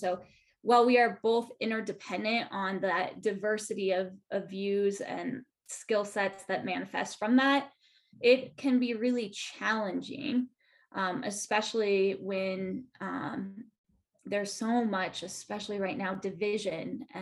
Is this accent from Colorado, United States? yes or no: yes; Colorado, United States; I grew up in Colorado. I was born and raised in Colorado and went to school at the University of Arizona.